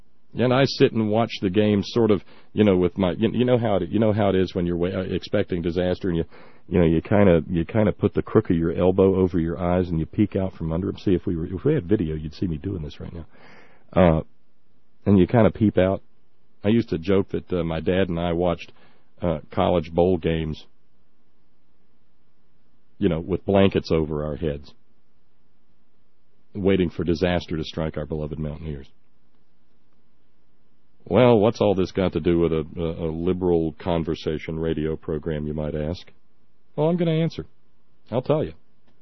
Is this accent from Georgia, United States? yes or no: no; Alabama, United States; But I was born and raised in Alabama, and hockey was a noise you made when you had a bad sinus infection.